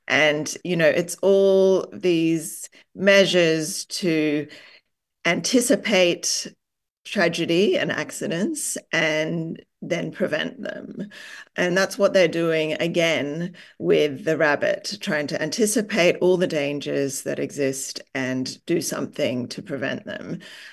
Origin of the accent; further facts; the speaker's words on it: Hong Kong; I grew up in Hong Kong and in apartments